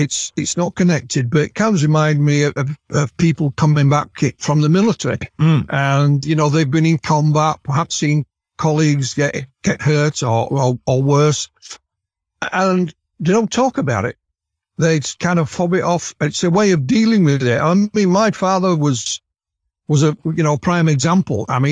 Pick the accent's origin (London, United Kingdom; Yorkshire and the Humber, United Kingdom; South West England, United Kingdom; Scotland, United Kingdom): Yorkshire and the Humber, United Kingdom; I'm a Yorkshireman. I'm not that far from Barnsley where we are.